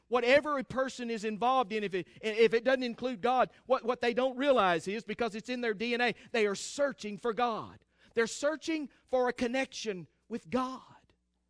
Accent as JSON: {"language": "English", "region": "Texas", "country": "United States", "said": "I am a Texan. And if you were to cut me open, I would bleed Texas."}